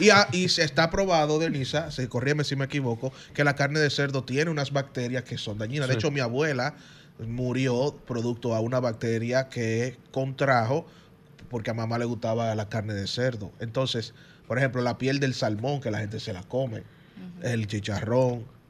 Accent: Dominican Republic; Yo hablé como dominicano.

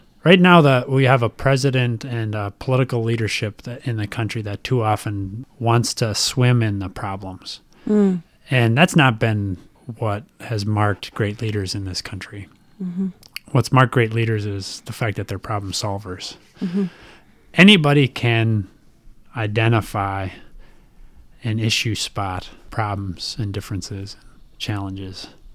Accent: Minnesota, United States; now in Washington, United States; I grew up in Minnesota mm-hmm. and I had 10 brothers and sisters, and basically I ended up in Washington by doing what I did my whole life

